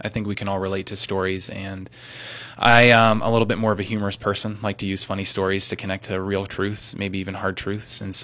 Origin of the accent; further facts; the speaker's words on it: Cranberry Township, Pennsylvania, United States; Native to Cranberry Township, Pennsylvania, so